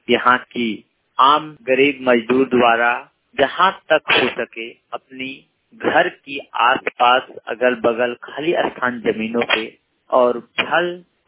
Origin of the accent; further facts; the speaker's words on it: Badam, Jharkhand, India; ग्राम post बादम, थाना बड़कड़वा, जिला हजारीबाग, राज्य झारखंड का निवासी हूँ।